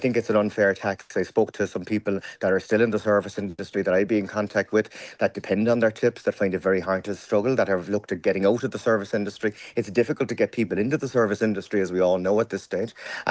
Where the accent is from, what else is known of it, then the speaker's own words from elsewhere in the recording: Ireland; Because us as Irish people, we tip for people that go the extra mile.